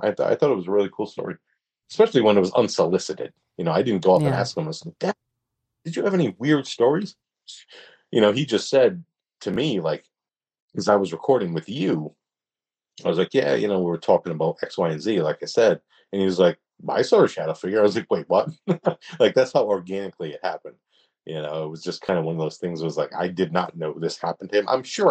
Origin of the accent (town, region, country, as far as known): East Coast, United States; born or raised there